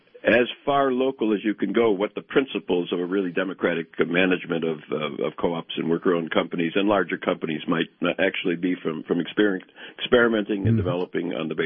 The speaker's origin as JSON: {"language": "English", "region": "Wisconsin", "country": "United States", "said": "I'm from Wisconsin"}